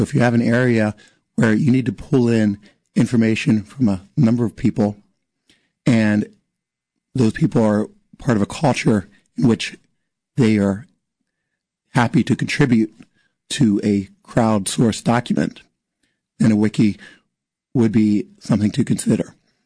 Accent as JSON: {"language": "English", "region": "Maryland", "country": "United States", "tie": "born or raised there", "said": "so we ended up moving down here. So I grew up in Maryland."}